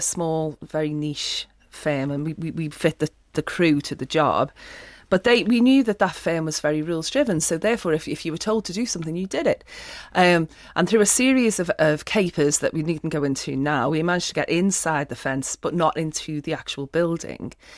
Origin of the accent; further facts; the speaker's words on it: Liverpool, North West England, United Kingdom; I got into this basically as a kid growing up in Liverpool with not an awful lot to do.